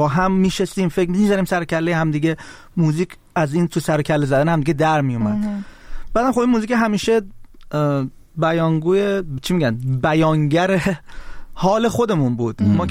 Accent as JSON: {"language": "Persian", "town": "Tehran", "region": "Tehran Province", "country": "Iran", "tie": "born or raised there", "lives_now": "abroad", "said": "من چون خودم بچه اکباتان هم خیلی برام مهم"}